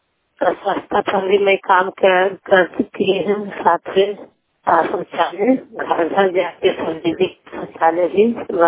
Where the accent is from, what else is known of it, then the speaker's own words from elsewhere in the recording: Kali Chowk, Bihar, India; मैं अपने काली चौक गाँव के रहने वाली हूँ।